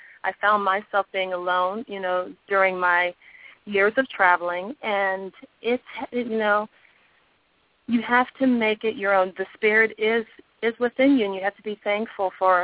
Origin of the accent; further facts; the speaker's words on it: California, United States; I'm from California.